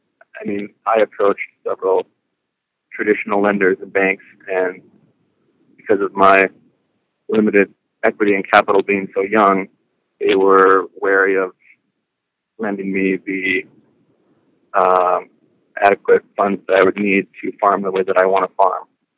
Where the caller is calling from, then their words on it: Alexandria, Minnesota, United States; I'm on the road near Alexandria, Minnesota.